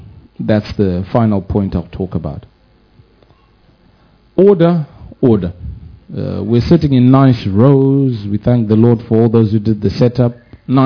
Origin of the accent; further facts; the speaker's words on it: Zimbabwe; now in Boston, United Kingdom; We live in Boston. Just look at our church. I'm from Zimbabwe.